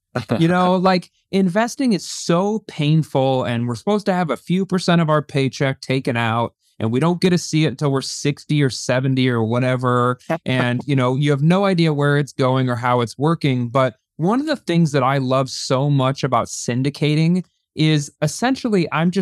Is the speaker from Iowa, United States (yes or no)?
yes; Iowa, United States; I'm born and raised in Iowa.